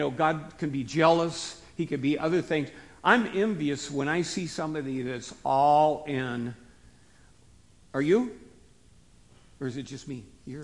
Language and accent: English; Seattle, Washington, United States; you guys remember I'm from the Seattle area, okay? And so we lived on Puget Sound.